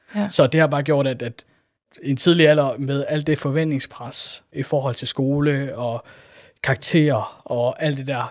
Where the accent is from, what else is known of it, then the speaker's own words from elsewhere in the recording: Sri Lanka; now in Denmark; Jeg kommer fra Sri Lanka.